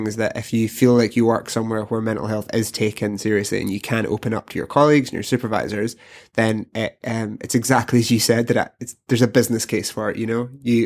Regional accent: Glasgow, Scotland, United Kingdom; I'm from Glasgow, so that sounds like home.

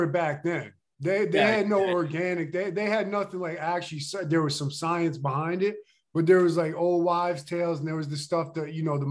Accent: Pennsylvania, United States; Outside of Philly.

